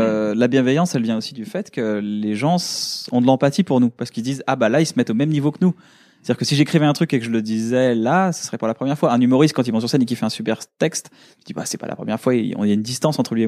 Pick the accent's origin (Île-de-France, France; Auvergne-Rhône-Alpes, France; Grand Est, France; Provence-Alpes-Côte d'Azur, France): Île-de-France, France; Paris; Maintenant je suis parisien